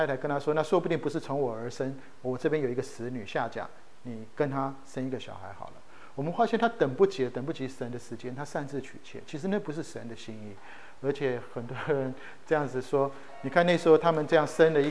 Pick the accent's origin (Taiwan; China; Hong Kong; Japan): Japan; 我在日本长大，我就觉得日本很有趣